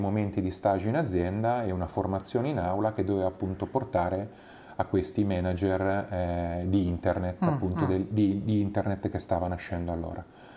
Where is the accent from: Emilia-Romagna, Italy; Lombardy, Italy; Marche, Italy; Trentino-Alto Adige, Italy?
Marche, Italy; Ancona; also born or lived in Umbria; io diciamo vengo dalla provincia, sono umbro di nascita, ma solo di nascita, e poi sono cresciuto ad Ancona, nelle Marche, e appunto sono cresciuto, sai, con quell'atmosfera e quella calma che si respira in provincia, no?